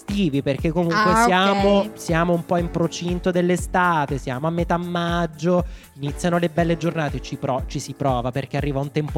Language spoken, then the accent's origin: Italian; Viterbo, Lazio, Italy; Sì, abbiamo fatto il giro, come si dice a Viterbo dalle mie parti, il famoso giro del bavoso, cioè il giro in tondo.